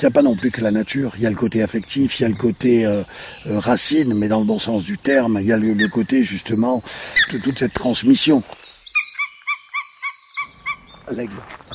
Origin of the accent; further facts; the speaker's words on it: France; quelques endroits chez nous, en France, sont encore comme ça, préservés